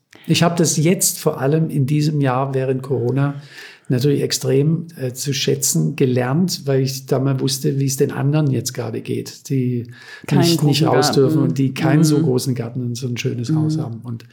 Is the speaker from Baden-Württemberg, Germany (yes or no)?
yes; Groß-Ingersheim, Baden-Württemberg, Germany; also born or lived in Bietigheim; Ich bin ja nicht in Bietigheim geboren und aufgewachsen, sondern erstmal in Groß-Ingersheim, 5 Kilometer weg.